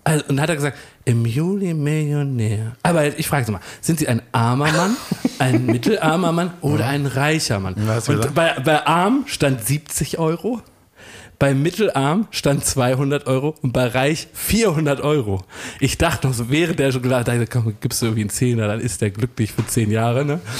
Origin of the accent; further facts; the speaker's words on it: Germany; Weil man ist ja auch als Deutscher so ekelhaft skeptisch.